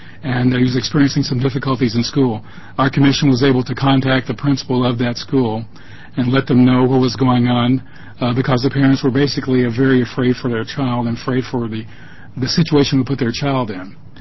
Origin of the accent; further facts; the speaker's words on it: Arkansas, United States; I tell people that I came from the Deep South, from the state of Arkansas